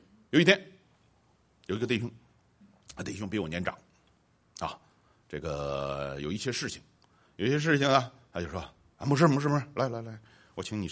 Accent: China; 我们中国人很少有这种习惯

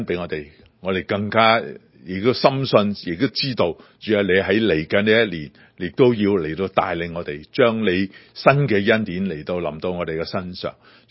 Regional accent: Guangdong, China; 咁我哋广东人呢粤语我哋讲粤语嘅人呢同国语嘅人呢拜年都要小心喎

